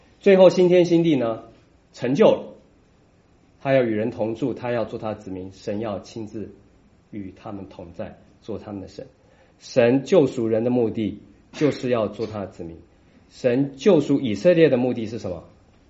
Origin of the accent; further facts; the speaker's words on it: China; 我们中国人可能有的时候你们会听到有人讲啊